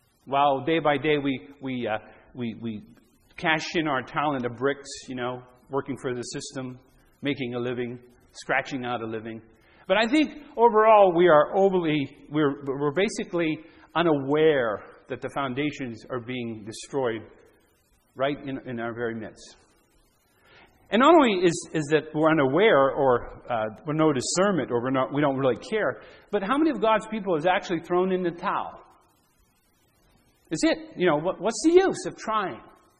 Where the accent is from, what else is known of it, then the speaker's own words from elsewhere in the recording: Canada; also born or lived in United States; Now, I'm from Canada. I'm dual citizen. Okay, I've been in the U.S. You know, I'm born in the U.S.